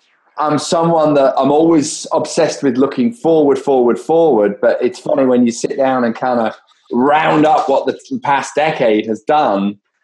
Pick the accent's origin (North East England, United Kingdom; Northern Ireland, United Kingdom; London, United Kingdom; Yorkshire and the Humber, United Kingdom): Yorkshire and the Humber, United Kingdom; Leeds; This stems back to when I was a kid in Leeds. I grew up in Leeds.